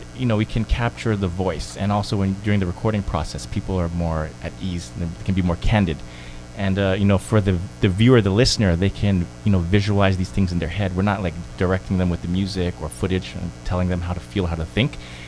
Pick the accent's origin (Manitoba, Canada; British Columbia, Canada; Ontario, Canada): Ontario, Canada; Toronto; I grew up here, born and raised in Toronto. Grew up in the Jane Finch area